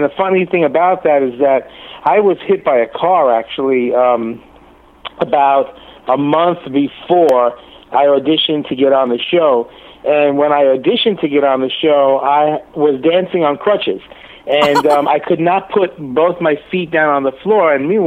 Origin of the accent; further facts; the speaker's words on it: Brooklyn, New York, United States; accent: New York; also born or lived in Manhattan / Staten Island; It's New York. I was born in Manhattan, raised in Brooklyn, living on Staten Island since I'm 11.